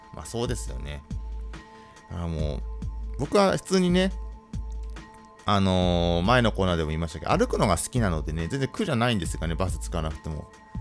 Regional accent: Ibaraki, Japan; 田舎逆なんですよね。地元の茨城とかは後ろから乗って前から降りるみたいな。

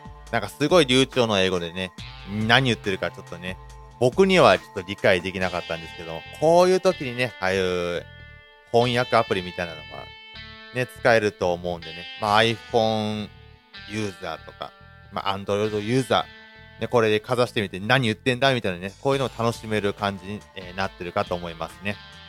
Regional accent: Ibaraki, Japan; now in Kashiwa, Japan; まあ、僕地元が茨城なんでね、まあ、まあ柏に住んでるんですけど

